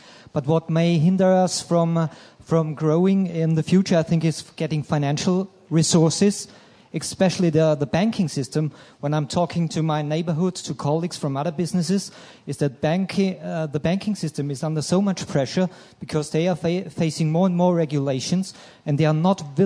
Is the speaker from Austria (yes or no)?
yes; Austria; English is a second language; from Austria.